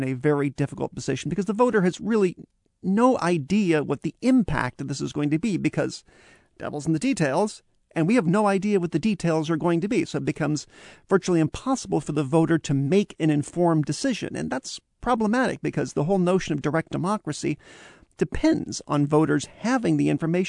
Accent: Nebraska, United States; My home state of Nebraska actually did this recently.

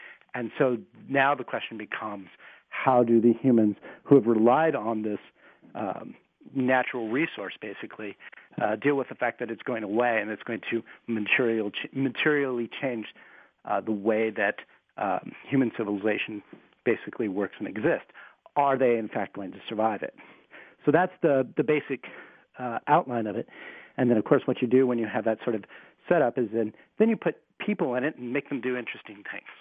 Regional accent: Los Angeles, California, United States; now in Bradford, United States; I grew up in Los Angeles, so it's quite a change from Bradford, Ohio.

